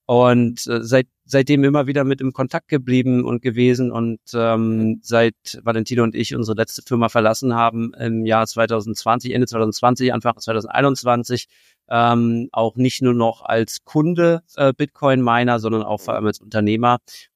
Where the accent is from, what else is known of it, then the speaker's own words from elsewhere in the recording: Berlin, Germany; also born or lived in Potsdam, Germany; now in Kreuzlingen, Switzerland; ich bin fake-gebürtiger Berliner. Ich bin in Potsdam geboren, aber in und rund um Berlin groß geworden, aktuell in Kreuzlingen in der Schweiz.